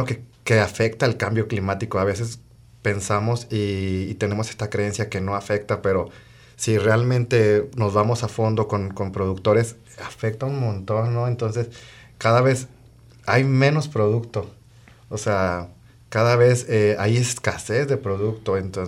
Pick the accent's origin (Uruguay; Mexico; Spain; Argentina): Mexico; Monterrey, Nuevo León; now in Jalisco, Mexico; Sí, sí, sí, soy originario de Monterrey, ya 13 años viviendo aquí en Jalisco